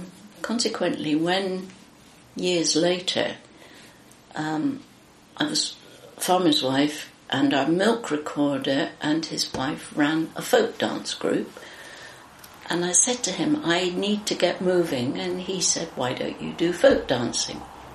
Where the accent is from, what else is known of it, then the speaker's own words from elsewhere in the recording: Ham Green, South West England, United Kingdom; also born or lived in Bristol; I lived in Ham Green. It's a little village or hamlet just outside of Bristol.